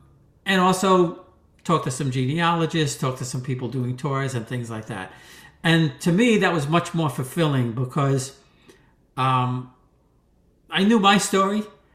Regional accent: College Point, New York, United States; also born or lived in Whitestone, United States; Yeah, where I grew up, I was born in Whitestone and moved to a small area, all part of New York City, College Point.

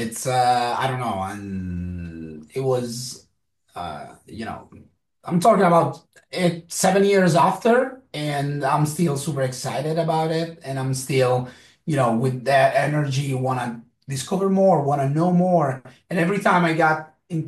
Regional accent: Turin, Piedmont, Italy; English is a second language; now in United States; So I'm from Torino.

